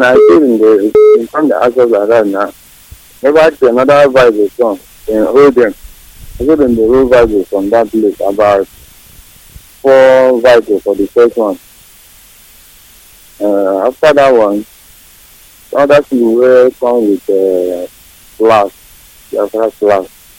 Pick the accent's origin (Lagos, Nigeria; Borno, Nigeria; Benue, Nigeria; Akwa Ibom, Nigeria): Akwa Ibom, Nigeria; I'm calling from Ingwecha right now. … I'm from Akwaibom.